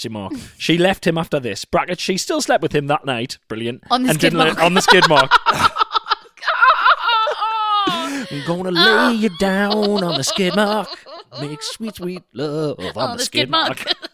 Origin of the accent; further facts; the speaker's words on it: York, Yorkshire and the Humber, United Kingdom; He was a medical student, and I found out that he studied in York, my hometown.